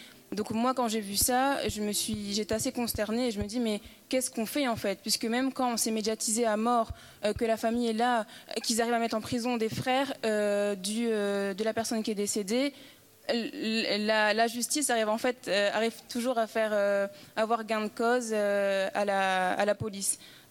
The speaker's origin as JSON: {"language": "French", "country": "France", "said": "le constat que je fais en tant que Française"}